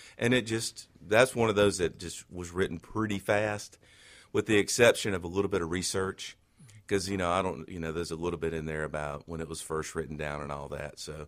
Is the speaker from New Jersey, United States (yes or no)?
no; Canton, Mississippi, United States; I was born and raised in Canton in 61, graduated Canton Academy there